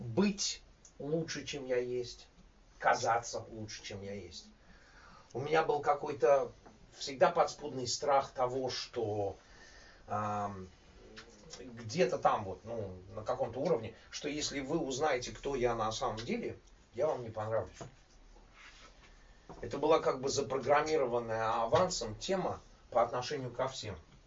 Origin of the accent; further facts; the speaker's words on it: Saint Petersburg, Russia; moved away; и вырос в Балтийских болотах, как это у Иосифа Александровича Бродского. Сам я питерский. Я покинул просторы этой бескрайней родины в 79-м году без всяких планов когда-либо вернуться сюда.